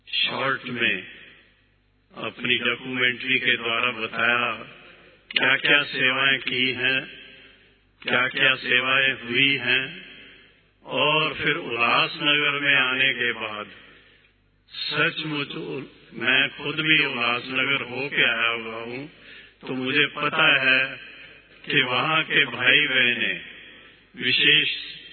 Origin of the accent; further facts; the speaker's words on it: Punjab, India; मुझे पता है कि मैं भी हुशियारपुर डिस्ट्रिक्ट का हूं, सिर्फ फर्क इतना ही था कि मेरा गांव जो है वो थोड़ा मुकेरिया से आगे